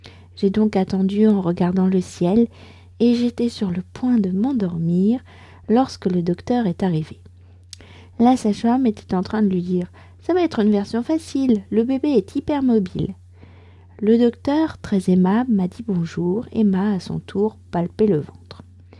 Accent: France; je suis française, j'habite près de Paris

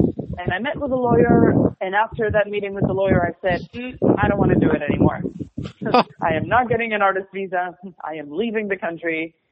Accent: Kiryat Ono, Central District, Israel; English is a second language; now in United States; I am originally from Israel, from a small town called Kiryat Ono. It's a small suburban town outside of Tel Aviv. I grew up always performing, actually.

